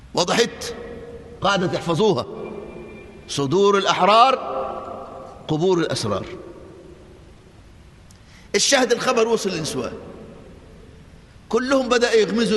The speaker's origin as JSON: {"language": "Arabic", "country": "Egypt", "said": "وده طبيعة النسوان عندنا في مصر من زمان"}